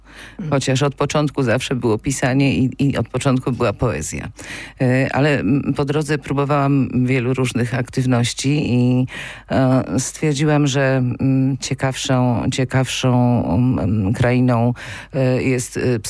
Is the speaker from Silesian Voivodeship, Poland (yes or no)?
yes; Gliwice, Silesian Voivodeship, Poland; moved away as an adult; now in Kraków, Poland; bo to moje rodzinne miasto. Do Krakowa przyjechałam na studia i już zostałam.